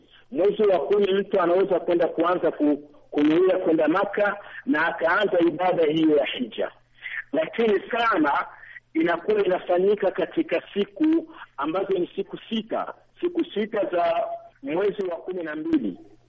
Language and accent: Swahili; Burundi; watu ambao tunatokea Burundi huwa tunafanyia